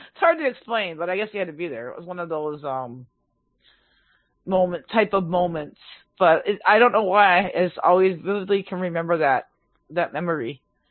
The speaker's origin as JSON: {"language": "English", "region": "Minnesota", "country": "United States", "tie": "born or raised there", "lives_now": "Wisconsin, United States", "said": "I grew up in Minnesota, but I lived in Wisconsin long enough now."}